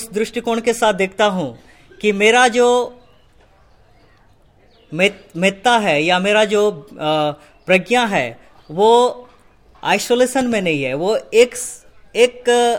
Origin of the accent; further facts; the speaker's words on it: Odisha, India; मैं ओडिशा से आता हूँ।